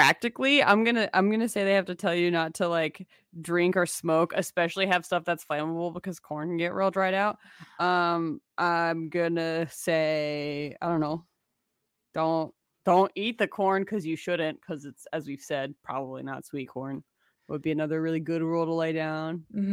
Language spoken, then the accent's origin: English; Iowa, United States; we're from Iowa, so we know.